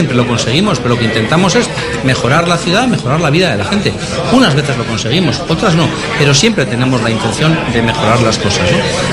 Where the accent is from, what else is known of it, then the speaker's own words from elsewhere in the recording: Bilbao, Basque Country, Spain; ser servidor de mi pueblo, del pueblo de Bilbao, me parece algo magnífico